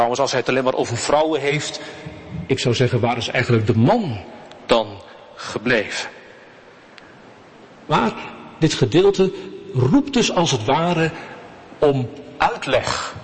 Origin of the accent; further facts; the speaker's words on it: Nieuwegein, Utrecht, Netherlands; ik kom uit Nieuwegein en ik hou wel wat van gein